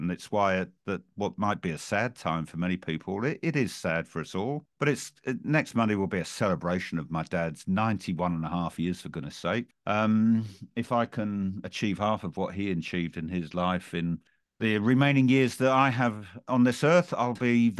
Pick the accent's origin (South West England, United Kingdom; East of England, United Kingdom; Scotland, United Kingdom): East of England, United Kingdom; Colchester; also born or lived in Harwich; I spent my first 6 months living there, but I was born in an ambulance travelling between Harwich and Colchester, which was my home, where I'm talking to you from now.